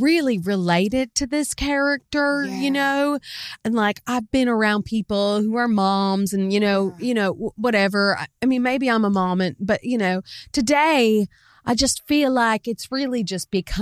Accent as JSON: {"language": "English", "region": "the South", "country": "United States", "said": "We're from the South. We're respectable people come from."}